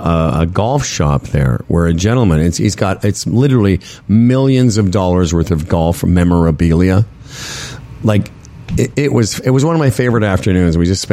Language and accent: English; Canada; I told him I was from Canada.